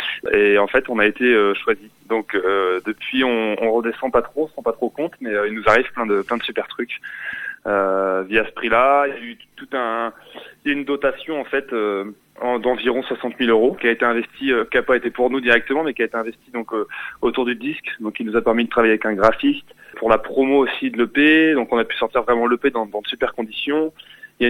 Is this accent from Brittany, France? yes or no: yes; Vannes, Brittany, France; Ouais, on est de Vannes, ouais, tous les quatre.